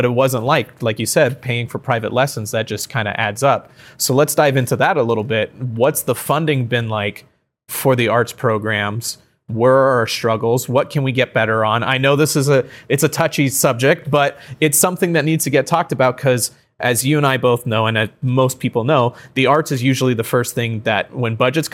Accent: Saugus, California, United States; You and I, we grew up on the Saugus side of town, and it's made up of a certain demographic.

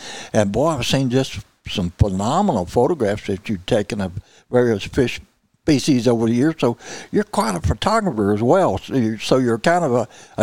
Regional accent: Missouri, United States; I grew up in Southeast Missouri, Mississippi County, in fact, close to Mississippi River, but we had lots of bayous and sloughs to fish, you know.

